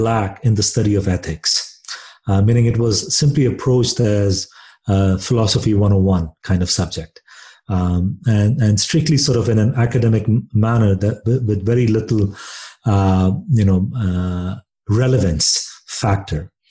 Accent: India; growing up in India

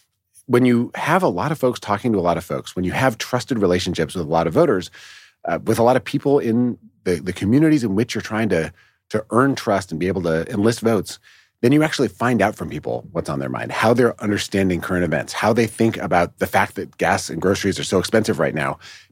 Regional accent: Wisconsin, United States; All right. So I grew up in Wisconsin, which has this this amazing, you know, century and a half long tradition of organizing, of progressive change, and of contending with a far right wing movement.

